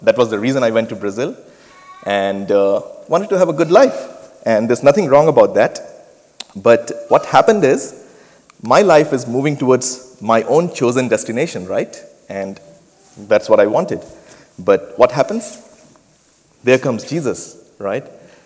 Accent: India; I come from India.

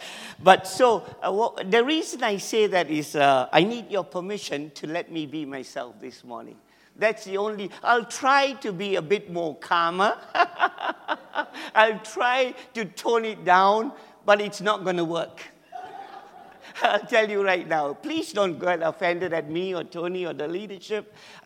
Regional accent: Malaysia; So I originate from Malaysia, and that's a miracle. I was born in Malaysia, and my ancestors are from Punjab

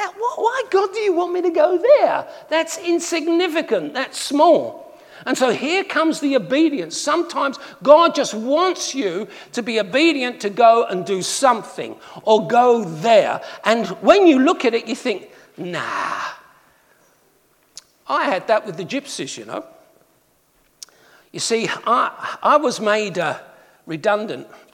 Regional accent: England, United Kingdom; as a pommy, as an Englishman raised

